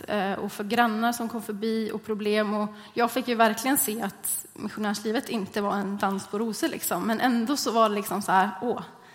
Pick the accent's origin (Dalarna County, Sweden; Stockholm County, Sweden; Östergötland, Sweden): Östergötland, Sweden; Askeby; Jag kommer från Askeby som ligger utanför Linköping. Där är jag född, uppvuxen. Där gick jag i söndagsskola och scouter i en liten missionskyrka.